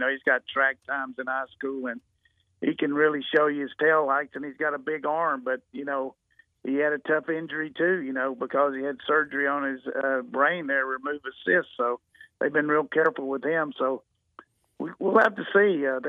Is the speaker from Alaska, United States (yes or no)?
no; Burlington, North Carolina, United States; He's from my hometown, home county there in Burlington, North Carolina.